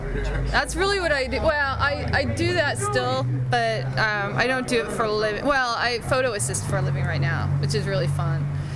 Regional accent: Orange, California, United States; also born or lived in Mission Viejo; Till I was about 10, Mission Viejo. Till I was about 20, Orange. Orange County.

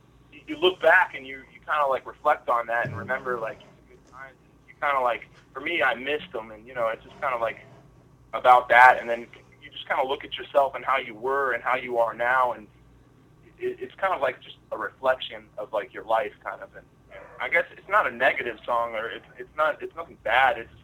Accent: Virginia Beach, Virginia, United States; because I come from Virginia Beach, which is like really small kind of suburbs, and then you know there's like the ocean front, and there's not a whole lot there. It's really close-knit

